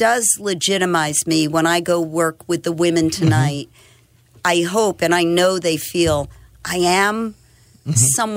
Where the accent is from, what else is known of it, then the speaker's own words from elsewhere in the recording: Brooklyn, New York, United States; I grew up in Brooklyn, New York, in a very loving family. Both my parents went to college.